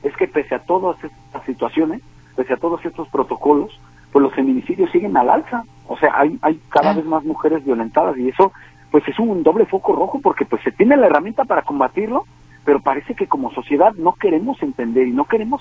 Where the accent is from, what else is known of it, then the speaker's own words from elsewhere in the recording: Jalisco, Mexico; de quiénes somos como jaliscienses y en pleno 2025